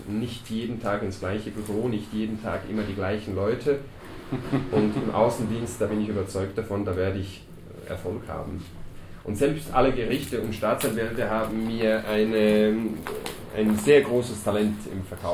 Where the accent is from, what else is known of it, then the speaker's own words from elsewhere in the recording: Switzerland; Und ich bin hier in der Schweiz aufgewachsen